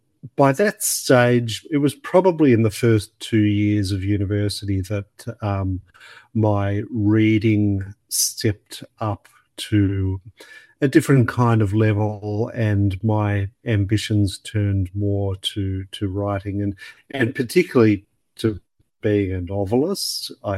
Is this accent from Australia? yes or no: yes; Sydney, New South Wales, Australia; I grew up on the North Shore of Sydney